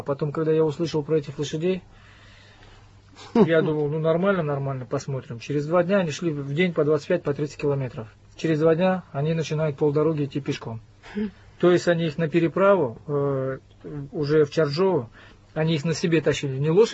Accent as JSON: {"language": "Russian", "country": "Uzbekistan", "tie": "born or raised there", "also_born_or_lived": "Kazan", "said": "Ну, я родился под Казанью, вырос в Узбекистане, и гражданин я Узбекистана."}